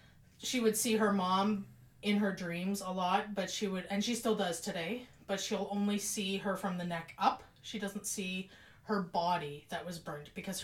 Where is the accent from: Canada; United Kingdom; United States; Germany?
Canada; Calgary, Alberta; I grew up in Calgary